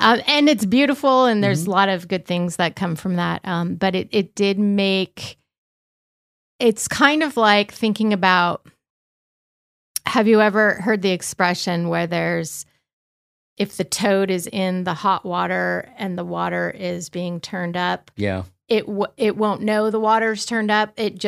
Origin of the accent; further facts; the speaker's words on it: California, United States; I am from Sonoma County, California, which is the San Francisco Bay Area. It's the North Bay.